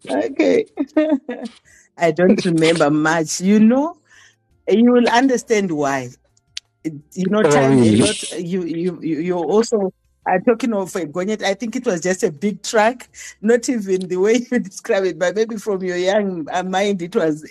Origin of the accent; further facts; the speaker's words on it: Gweru, Midlands, Zimbabwe; born and bred in Gweru, went to school in Gweru.